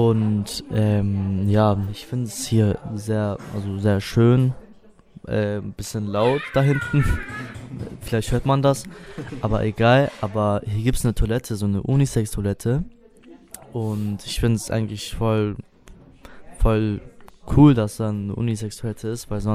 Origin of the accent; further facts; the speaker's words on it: Rottenburg am Neckar, Baden-Württemberg, Germany; Ich bin 16 Jahre alt. Ich komme aus Rottenburg am Neckar und wir sind gerade hier in Tübingen